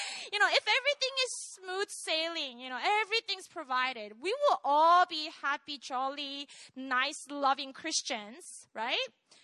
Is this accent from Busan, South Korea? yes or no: yes; Busan, South Korea; I am from Busan. I grew up in this island called Yeongdo, Yeong Island.